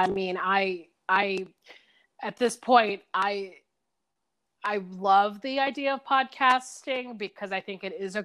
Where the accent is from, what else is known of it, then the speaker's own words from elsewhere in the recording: the South, United States; versus living in maybe the town I grew up in the South